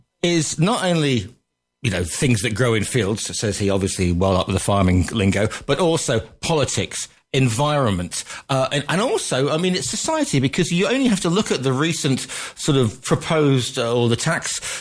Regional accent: West Midlands, United Kingdom; I grew up on the Staffordshire Shropshire borders farming community.

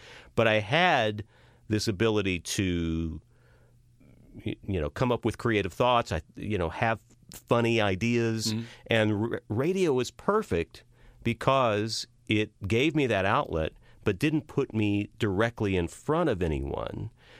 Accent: Texas, United States; I was growing up in West Texas.

